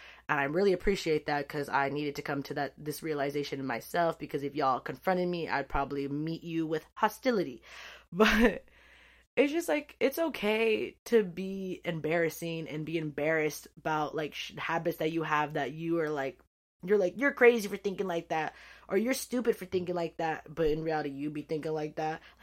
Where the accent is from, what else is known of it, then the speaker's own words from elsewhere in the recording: California, United States; I grew up in the Bay Area and I was like, this is the most diverse, like, coolest place ever.